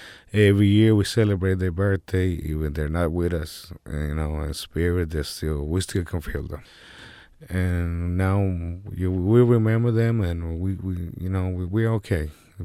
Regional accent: Texas, United States; We cook it with love. We're from the South, you know. We got the Southern cooking out there. Every time I go or think about Texas, I'll get happy.

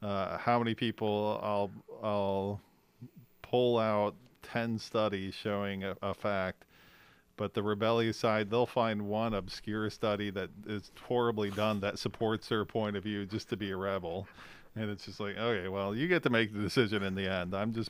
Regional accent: United States; We're a rebellious crew here in America.

